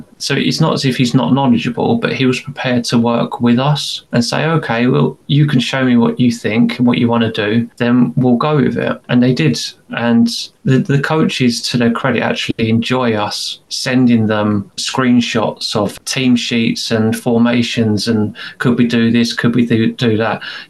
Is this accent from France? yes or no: no; England, United Kingdom; now in Thailand; And it'll be that as well with us being English and trying not to force too many things upon a Thai club.